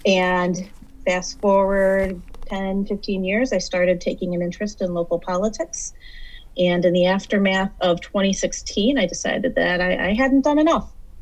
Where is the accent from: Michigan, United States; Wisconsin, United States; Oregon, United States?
Michigan, United States; Walled Lake; the Oakland County portion of Northville, my hometown, Walled Lake, South Lyon and Lyon Township